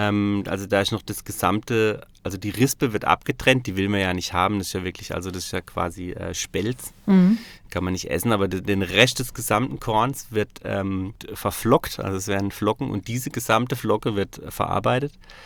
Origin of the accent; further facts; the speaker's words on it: Freiburg, Baden-Württemberg, Germany; also born or lived in Stuttgart; Ja, ich bin, tatsächlich, ich bin in Freiburg geboren.